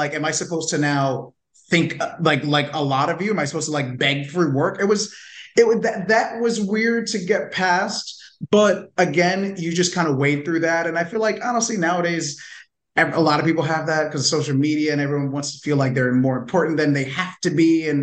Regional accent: New York, United States; Cause like I said, I was born and raised in New York.

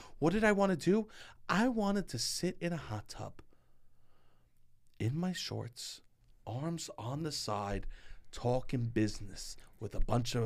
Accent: New York City, New York, United States; As a New Yorker, it's hard to tell.

